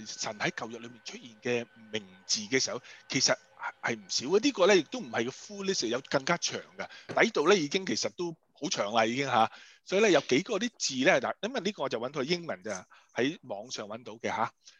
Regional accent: China; 有时候我们中国人用中国人的圈子里面的改名呢

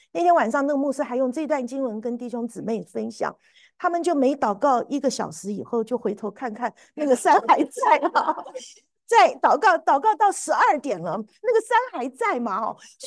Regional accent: Taiwan; now in United States; 你知道我这种从台湾来的那种老古董哈，我一听到舞会，你知道我年轻的时候在台湾参加舞会都是坏小孩参加的嘛哈

